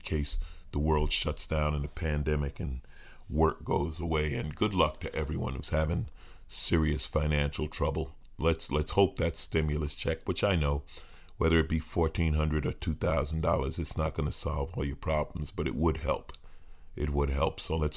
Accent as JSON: {"language": "English", "region": "New York", "country": "United States", "tie": "born or raised there", "said": "you know, I grew up in New York, okay? I am genetically unable to root for a Boston team."}